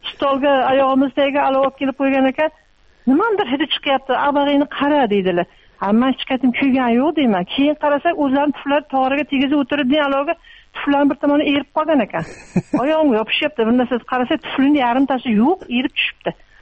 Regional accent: Bishkek, Kyrgyzstan; Yoshligimizdan Bishkekda deyiladimi?

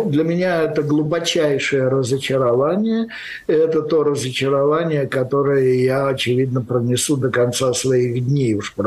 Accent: Russia; потому что я россиянин, и на мне стоит эта печать

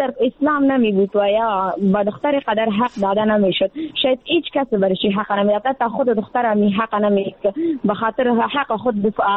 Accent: Afghanistan; در جامعه همه ما افغان هستیم

